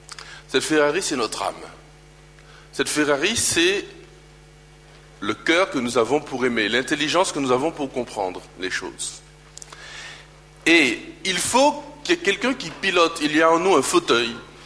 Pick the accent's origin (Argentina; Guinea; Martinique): Martinique; parce que je suis martiniquais quand même. Je suis pas suisse.